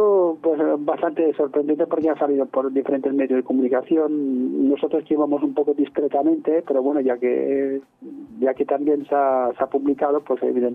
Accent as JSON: {"language": "Spanish", "town": "Mallorca", "region": "Balearic Islands", "country": "Spain", "said": "yo, pues, sabéis que vengo de una isla de Mallorca, en donde hay un grupo llamado Chuetas, que son descendientes de judíos conversos, y que a lo largo de la historia, hasta recientemente, pues han sido perseguidos, o hemos sido perseguidos de una manera visceral"}